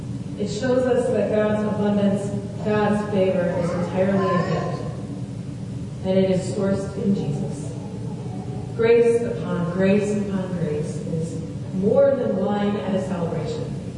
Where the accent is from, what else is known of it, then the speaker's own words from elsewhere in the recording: United States; As an American traveling to Kenya, I had bought a plane ticket.